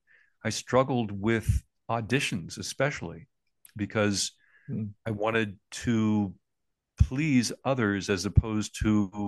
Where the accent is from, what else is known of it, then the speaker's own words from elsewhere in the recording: Hollywood, California, United States; I grew up in Hollywood. You know, my dad ran private clubs and a lot of actors, producers, directors played cards or backgammon at his clubs.